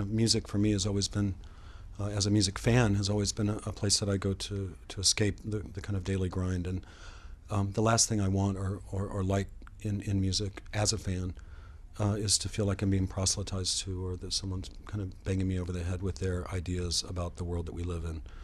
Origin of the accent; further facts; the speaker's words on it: Georgia, United States; you know, we're from Georgia